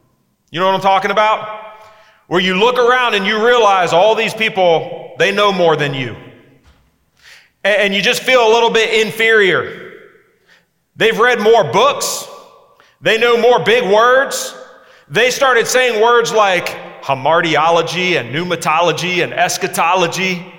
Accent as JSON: {"language": "English", "town": "Mulberry", "region": "Florida", "country": "United States", "tie": "born or raised there", "also_born_or_lived": "Camden, New Jersey", "said": "Mulberry is a small little town, 3,000 people, and my family moved there when I was one from Camden, New Jersey. And if you are from Camden, New Jersey, and you're Italian, if you go to church, you probably go to a Catholic church, and my family did."}